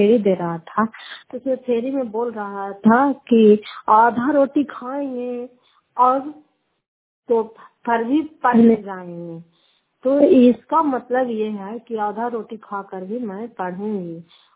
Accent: Fatehpur, Bihar, India; घर फतेहपुर पंचायत मकरौता, जिला नालंदा, करावता सराय ब्लॉक की निवासी हूँ।

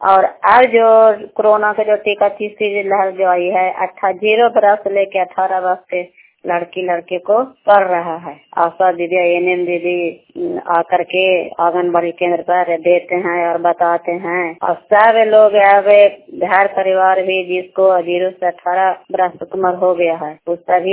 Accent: Bihar, India; और पंचायत निश्चलन के रहने वाले हूँ, जिला नालंदा प्रखंड एकांगसराय है।

